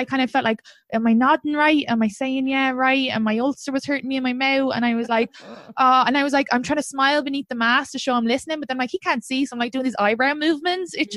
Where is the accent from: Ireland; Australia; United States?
Ireland; Do they even know I'm from Ireland?